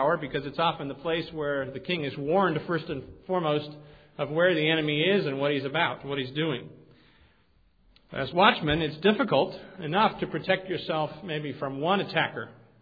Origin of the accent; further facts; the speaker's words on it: New York, United States; I grew up in New York and loved to see the snow, so glad to have it back.